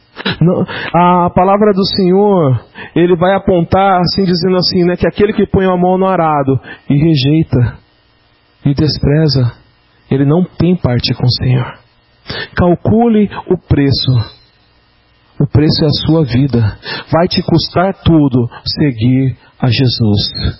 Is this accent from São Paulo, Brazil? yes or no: yes; Itanhaém, São Paulo, Brazil; born there; E em Itanhaém, onde eu nasci, havia uma edificação que caiu agora